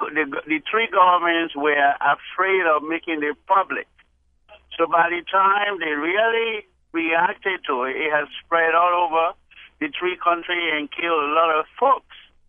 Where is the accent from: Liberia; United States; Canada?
Liberia; I'm from Liberia, the western part of where this Ebola is coming from.